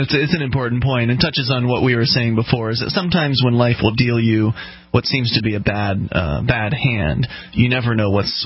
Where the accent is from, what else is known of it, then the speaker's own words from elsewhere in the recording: Florida, United States; Of course, we're from Florida, and I'm doing more in a week here than I did in a year in Florida.